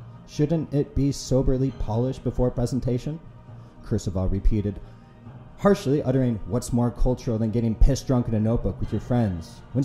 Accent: Seattle, Washington, United States; now in Prague, Czechia; I came from Seattle, and Seattle is maybe known for a lot of grunge music

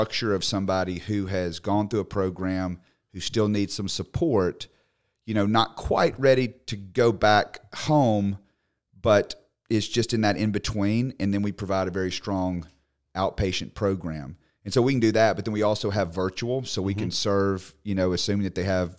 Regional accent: Mississippi, United States; So I was raised in North Mississippi, went first through 12th grade to a school very similar to Hebron.

